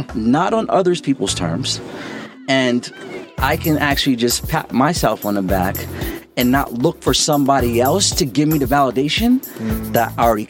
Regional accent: Deer Park, New York, United States; now in Brooklyn, United States; I'm originally from Deer Park, New York, in Long Island. Nice. So Long Island raised me, but I definitely have to say that Brooklyn made me a man.

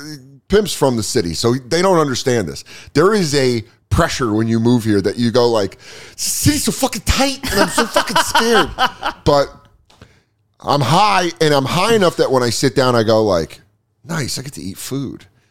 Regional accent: Colorado, United States; now in New York, United States; Because I'm still from Colorado, so I'm like, this guy is gay.

